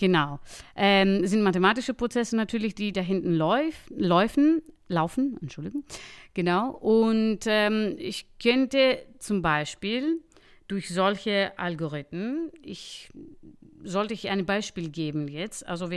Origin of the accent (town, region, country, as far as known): Athens, Attica, Greece